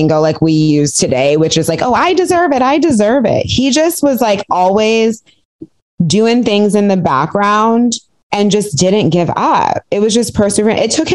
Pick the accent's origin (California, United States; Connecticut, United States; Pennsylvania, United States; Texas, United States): California, United States; Piedmont; And I grew up in Piedmont and he wanted to live in Piedmont.